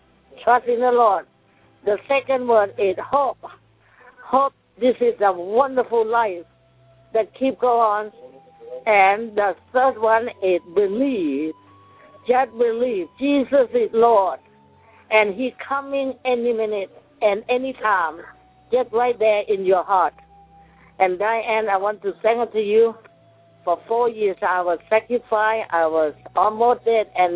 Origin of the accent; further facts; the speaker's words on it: Thailand; English is a second language; moved away; I'm from Thailand, and I left Thailand in 1971